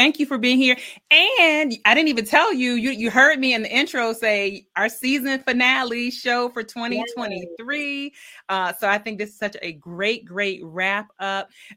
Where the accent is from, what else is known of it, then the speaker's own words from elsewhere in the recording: Milledgeville, Georgia, United States; Wait, I'm from Georgia. I was born in Milledgeville, Georgia.